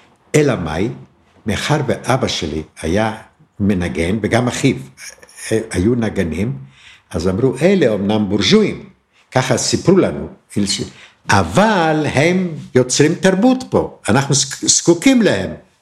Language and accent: Hebrew; Vashkivtsi, Chernivtsi Oblast, Ukraine; אבא שלי ואחיו בנו בית בעיירה ושקאוץ על יד צ'רנוביץ. ולמעשה, אני גדלתי ואני רואה את עצמי כאיש ושקאוץ